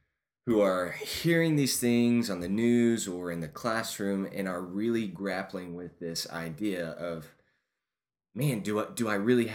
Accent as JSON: {"language": "English", "town": "Yukon", "region": "Oklahoma", "country": "United States", "tie": "born or raised there", "said": "I grew up in Yukon, Oklahoma, West OKC. Pretty much all my life"}